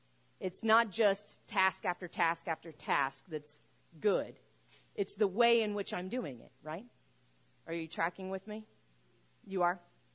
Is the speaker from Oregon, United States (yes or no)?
no; Oklahoma, United States; I grew up in Oklahoma, and so my Georgia history is really bad.